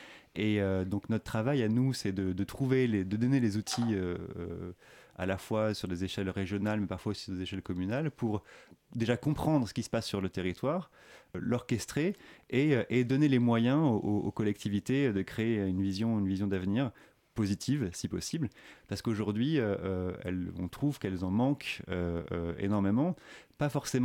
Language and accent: French; Paris, Île-de-France, France; Moi, je suis un vrai citadin, j'ai grandi à Paris, même si maintenant j'ai fait ce que vous disiez, je suis parti vivre dans un petit village.